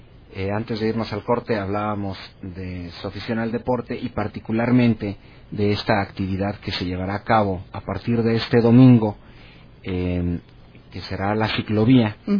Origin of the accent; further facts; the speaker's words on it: Mexico City, Mexico; born there; now in Ciudad Juárez, Mexico; Yo no soy nacido en Ciudad Juárez, yo nací, uh-huh, en el Distrito Federal, pero, uh-huh, me siento juarense, tengo casi 20 años aquí